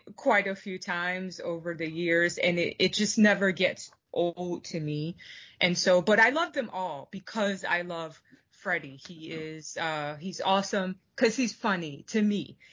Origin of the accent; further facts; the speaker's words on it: Philadelphia, Pennsylvania, United States; I will say I'm a city girl. I'm from North Philly. I live in the hood.